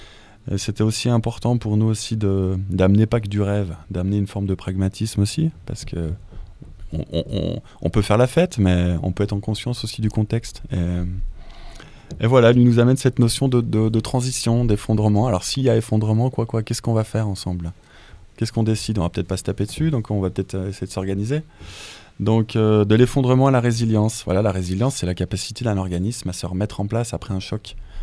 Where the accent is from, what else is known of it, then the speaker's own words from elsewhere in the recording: Bourgogne-Franche-Comté, France; moi je suis jurassien de souche et voilà, pur et dur.